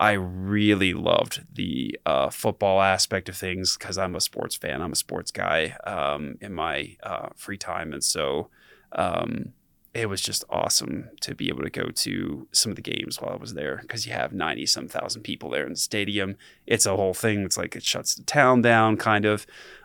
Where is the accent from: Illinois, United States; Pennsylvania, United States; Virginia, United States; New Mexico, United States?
Pennsylvania, United States; I'm originally from Eastern Pennsylvania, not too far from the Hershey, Pennsylvania area, the so-called sweetest place on earth.